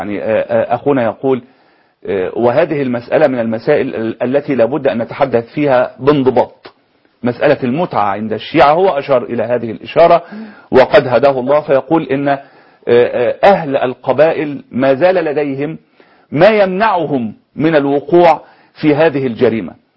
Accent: Egypt; حتى أنه صنع عليه رواية كبيرة عندنا في مصر

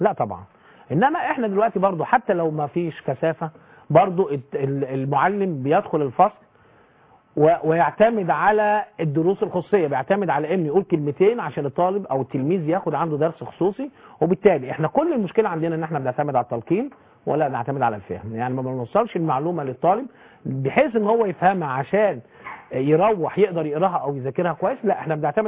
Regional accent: Egypt; لان احنا للاسف اهملنا اللغه العربيه عندنا في مصر

